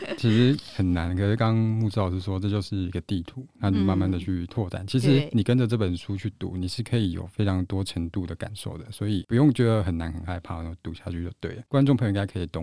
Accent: Taiwan; 其实我们从小就最常见的就是我们台湾人的社会啦成长的社会中就是我们常活在别人的眼光

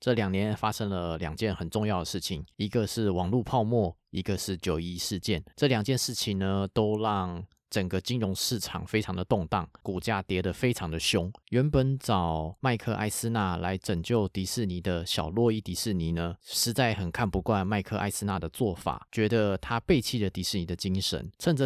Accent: Taiwan; 用我们台湾人比较能够理解的方式

